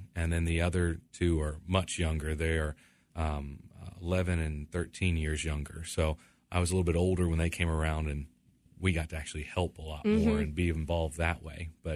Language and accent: English; Tampa, Florida, United States; also born or lived in Texas; So I actually grew up here and I grew up in the Tampa Bay area